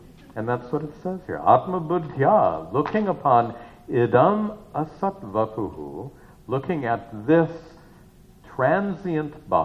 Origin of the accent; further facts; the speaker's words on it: Midwest, United States; moved away as an adult; I grew up in the Midwest, moved to California in the 1970s